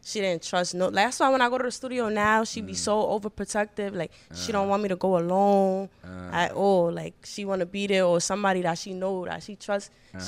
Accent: Bronx, New York, United States; Growing up, like, it was tough for me and my family.

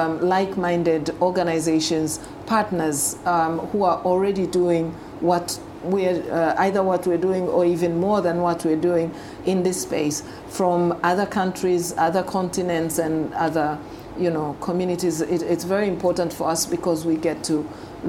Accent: Dar es Salaam, Tanzania; also born or lived in Botswana; So I was born in Dar es Salaam, Tanzania. I grew up in Dar es Salaam, Tanzania. I went to school in Dar es Salaam up to a certain middle school where I lived in Botswana for a few years, about 5 years.

